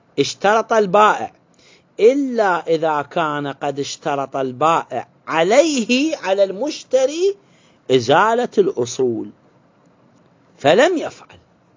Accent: Iraq; القصيل العرب عندنا بالعراق يسموه القصيل

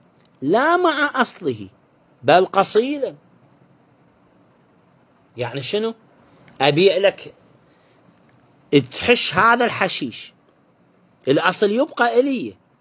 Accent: Iraq; القصيل العرب عندنا بالعراق يسموه القصيل

